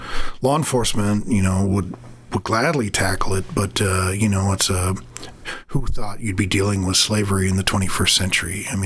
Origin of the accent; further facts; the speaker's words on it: Wyoming, United States; And it was helpful growing up where I grew up in Wyoming, because my cousins had lived out on the reservation. We lived right, it's technically on the Wind River Reservation.